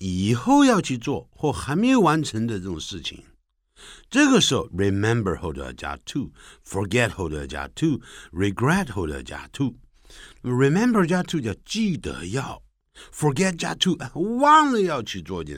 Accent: China; 不我是中国人嘛所以呢我在学英语的时候因为我是不断的在看文章啊

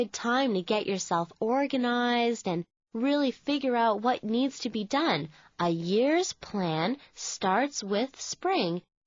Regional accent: Canada; I'm from Canada, and I know that winter is really hard.

